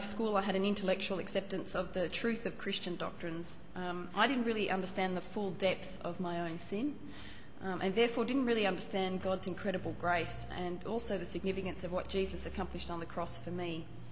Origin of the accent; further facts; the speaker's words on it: Sydney, New South Wales, Australia; now in Perth, Australia; I'm 31. I'm originally from Sydney. I grew up there, went to uni there, studied medicine, trained in neurology. And then developed an interest in nerve and muscle diseases, so came to Perth last year with my husband